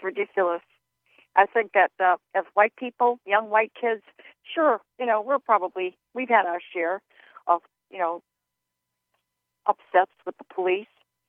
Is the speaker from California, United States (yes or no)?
no; New Hampshire, United States; also born or lived in Maine; I grew up in New Hampshire and Maine.